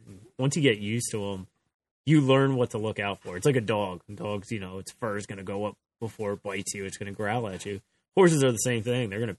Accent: Sandyston, New Jersey, United States; So I grew up in Sandiston, right? So that was already, you know, we're far out there.

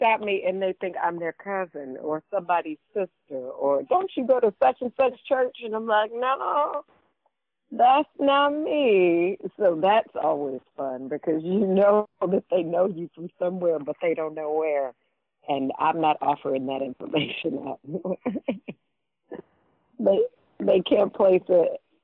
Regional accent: Detroit, Michigan, United States; born and raised in Detroit on the east side, and that was probably the best thing that I think could have happened to me as a young Black girl growing up in America, to be, you know, nurtured and cultivated in that city in particular.

